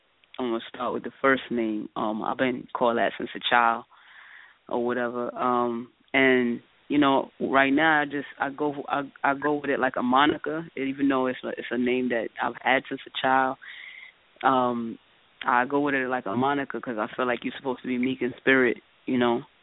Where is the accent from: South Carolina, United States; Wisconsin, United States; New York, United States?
New York, United States; Queens; also born or lived in Brooklyn; I was born in Brooklyn. I moved to Southside, And I was like Southside Queens, Jamaica Queens, when I was like 4 years old. I went to all my schools out here.